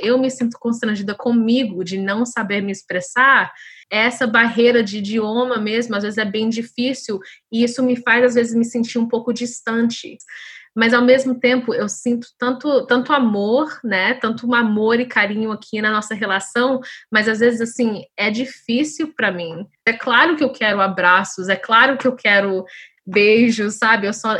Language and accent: Portuguese; Brazil; não é só porque eu sou mormon. Agora a coisa que me faz diferente é que eu sou brasileira, é que eu sou de raça mista, né?